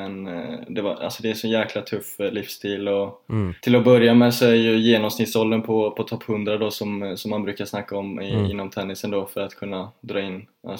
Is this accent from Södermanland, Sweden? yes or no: no; Borås, Västra Götaland County, Sweden; born or raised there; now in Stockholm, Sweden